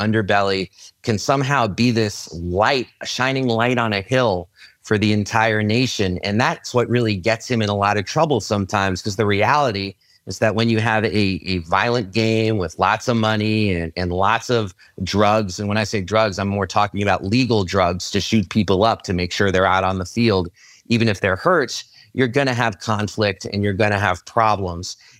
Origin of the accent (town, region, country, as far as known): New York City, New York, United States; born or raised there